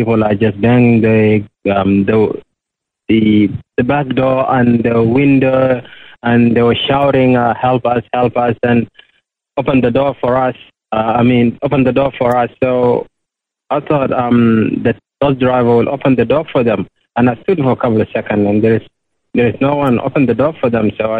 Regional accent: South Sudan; moved away as an adult; now in Australia; I'm from South Sudan. Came to Australia 2005.

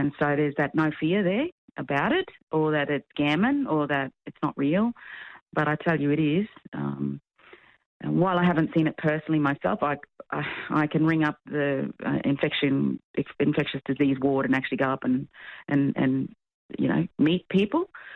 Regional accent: Cairns, Queensland, Australia; I grew up in Cairns on Yidinji, Gungangi country up there too, so I've got a lot of blood relation and have a lot of respect for countrymen up there as well.

